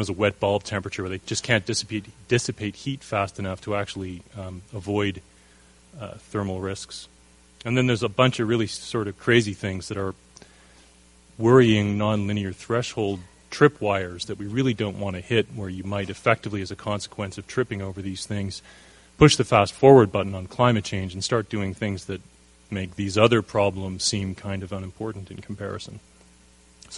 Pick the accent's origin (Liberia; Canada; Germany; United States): Canada; So I'm from Canada